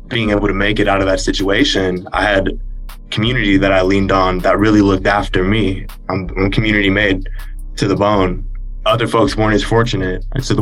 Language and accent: English; Banning, California, United States; I'm from the Inland Empire.